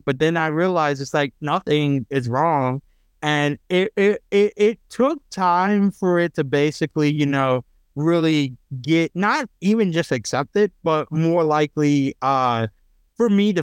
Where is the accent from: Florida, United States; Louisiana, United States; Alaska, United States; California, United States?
Louisiana, United States; also born or lived in Atlanta; what my life was like growing up in Louisiana, because the thing was, I was born in Atlanta, but I grew up here.